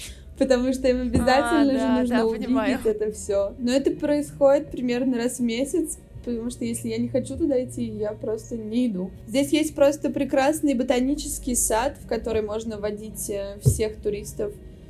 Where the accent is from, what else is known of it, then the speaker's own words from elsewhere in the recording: Uzbekistan; now in Russia; я приехала из Узбекистана, в Узбекистане мне говорили «русская, уходи», когда я приехала в Россию